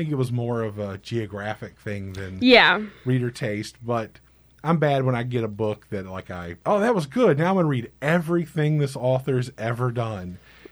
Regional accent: Galveston, Texas, United States; as growing up around Galveston, there's plenty of shady beach hotels

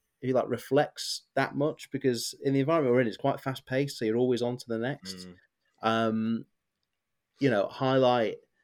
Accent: Blackpool, North West England, United Kingdom; Oh, you won't know this, but I'm from Blackpool.

